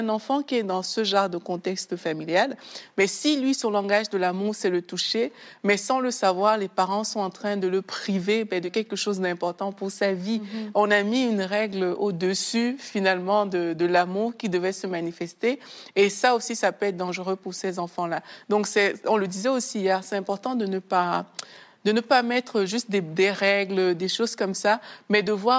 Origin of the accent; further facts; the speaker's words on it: Cameroon; moved away; moi, quand je venais du Cameroun, moi, j'avais pas la conscience de plusieurs choses.